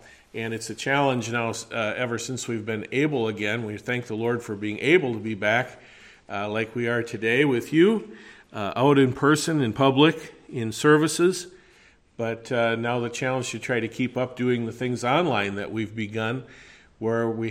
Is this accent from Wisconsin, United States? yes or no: yes; Columbus, Wisconsin, United States; My wife Lynette is here with me today. We are here from Columbus. Columbus, Wisconsin, that is. Like I said, Madison area, if you don't know where that is, west of Watertown.